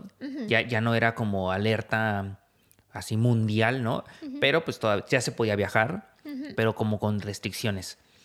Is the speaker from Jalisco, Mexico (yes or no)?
yes; Guadalajara, Jalisco, Mexico; Y lo curioso es que él es de Guadalajara, yo también soy de Guadalajara.